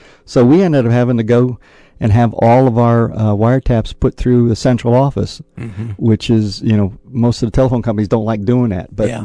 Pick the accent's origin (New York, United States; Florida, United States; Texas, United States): Florida, United States; Miami; I grew up in Little Havana. I didn't grow up in Miami. I grew up in Little Havana.